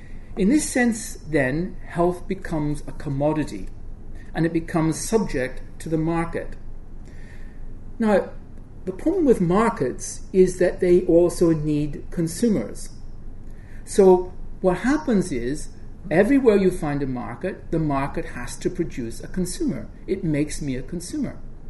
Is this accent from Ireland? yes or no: yes; Ireland; So I must have perfect cholesterol levels, even though I'm Irish.